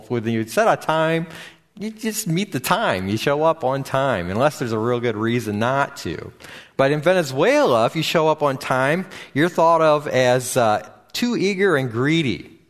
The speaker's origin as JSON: {"language": "English", "region": "Midwest", "country": "United States", "tie": "born or raised there", "also_born_or_lived": "California, United States", "said": "some of the differences in culture of California compared to growing up in the Midwest."}